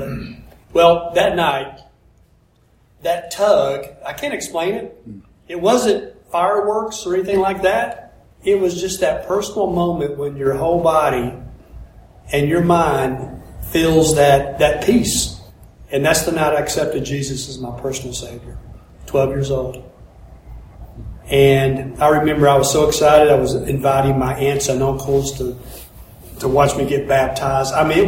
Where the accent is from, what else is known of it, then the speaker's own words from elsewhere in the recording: Alpharetta, Georgia, United States; When I was growing up in Alpharetta, every time I saw a Fulton County police car or a City of Alpharetta police car, I would just stand there and stare at it.